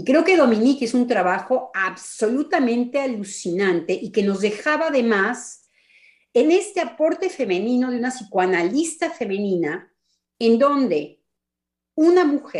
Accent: Mexico; para mi gusto como mexicana, nada de un paciente mexicano.

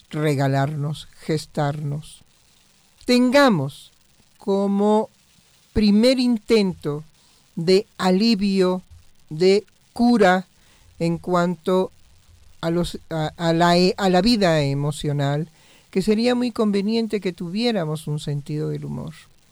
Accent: Mexico; a la posibilidad de vivir en este país, que bueno, como mexicanos lo vemos divino, maravilloso, increíble

